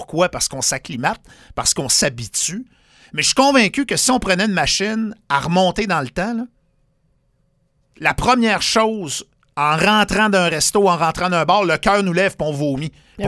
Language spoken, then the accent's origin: French; Quebec, Canada; accent: Saguenay; J'ai repris mon accent du Saguenay.